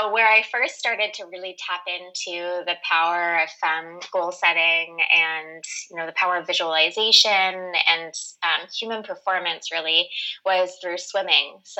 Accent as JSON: {"language": "English", "town": "Vancouver", "region": "British Columbia", "country": "Canada", "tie": "born or raised there", "also_born_or_lived": "Saskatoon, Canada", "said": "And we lived there for about 5 years, and then we moved to Vancouver. So as much as I can remember, I, you know, have grown up and lived in and around the Vancouver area."}